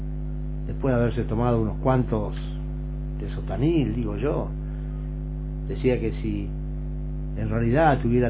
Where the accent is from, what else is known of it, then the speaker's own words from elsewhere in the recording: Clorinda, Formosa, Argentina; born there; el escuadrón de Clorinda, provincia de Formosa, donde yo nací.